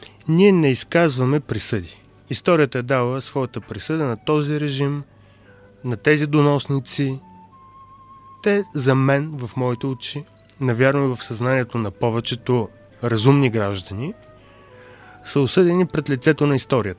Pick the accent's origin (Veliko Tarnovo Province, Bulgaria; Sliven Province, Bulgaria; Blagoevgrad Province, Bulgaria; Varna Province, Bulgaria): Sliven Province, Bulgaria; Sliven; И двамата сме от Сливен.